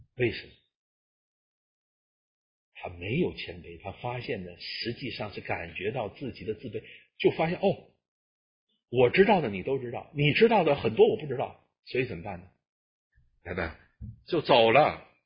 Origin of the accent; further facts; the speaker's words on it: China; now in Singapore; 我是来自于新加坡啊，新加坡啊挺好啊，东方的安提阿这儿，我是大陆背景的